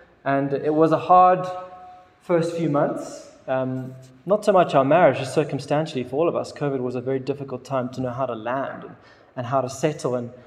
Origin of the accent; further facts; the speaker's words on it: Cape Town, Western Cape, South Africa; I'm from Cape Town, grew up, born and bred in Cape Town.